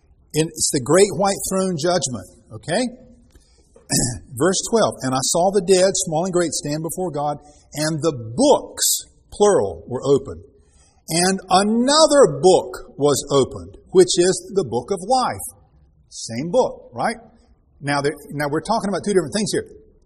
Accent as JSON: {"language": "English", "town": "Raleigh", "region": "North Carolina", "country": "United States", "tie": "born there", "said": "Now, when I was born in Raleigh, I became a U.S. citizenship by virtue of my birth, right?"}